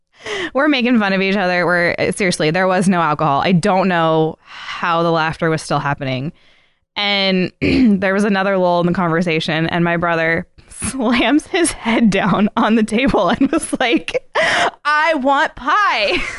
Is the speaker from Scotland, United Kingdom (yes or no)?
yes; Scotland, United Kingdom; I just know that for us, that was like really saucy because we're so Scottish.